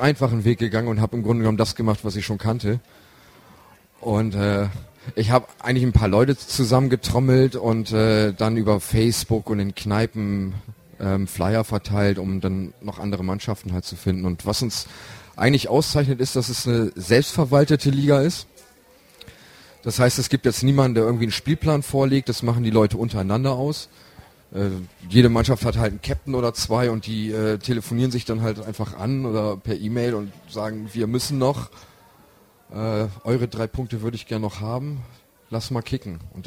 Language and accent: German; Bremen, Germany; now in Ulm, Germany; ich komme aus Bremen. Ich bin vor 5 Jahren erst nach Ulm gekommen